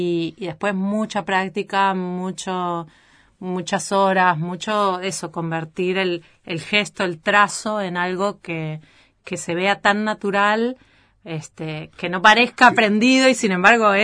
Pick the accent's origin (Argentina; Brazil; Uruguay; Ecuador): Uruguay; moved away as an adult; yo soy uruguaya, yo viví en Uruguay hasta los 28 años ininterrumpidamente.